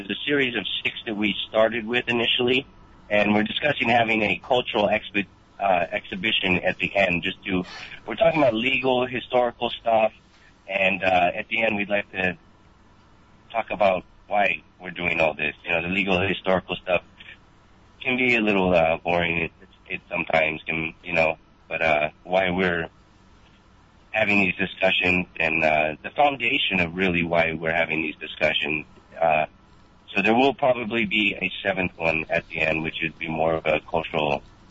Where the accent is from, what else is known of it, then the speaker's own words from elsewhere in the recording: San Jose, California, United States; I was born and raised American. I possessed U.S. citizenship because I was born in America. I was born in San Jose.